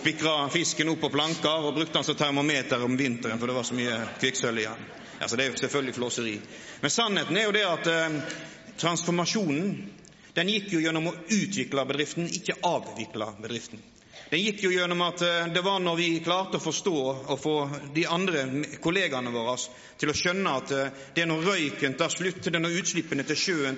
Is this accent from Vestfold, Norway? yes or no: no; Odda, Vestland, Norway; jeg kommer fra industristedet Odda. Når jeg vokste opp inn I Hardangerfjorden, så var Sørfjorden verdens mest forurenset fjordvann.